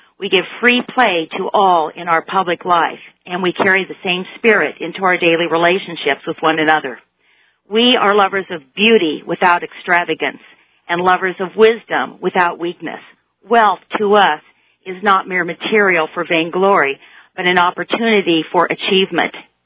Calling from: Lincoln, Nebraska, United States; Lincoln, Nebraska.

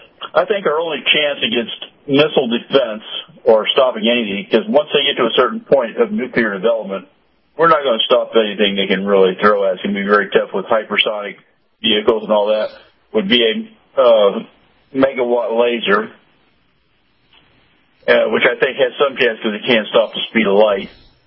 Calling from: Clearwater, Florida, United States; Clearwater, Florida.

